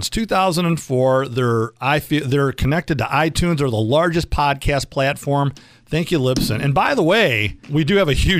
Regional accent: Detroit, Michigan, United States; Well, I grew up in Metro Detroit, and I grew up in a multicultural neighborhood.

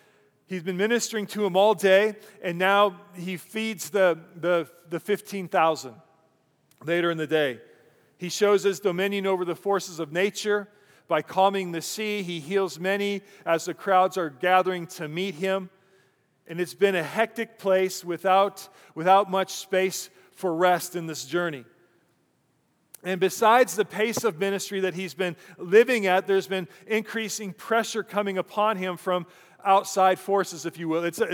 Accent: Fort Collins, Colorado, United States; And growing up, I grew up in Fort Collins, Colorado.

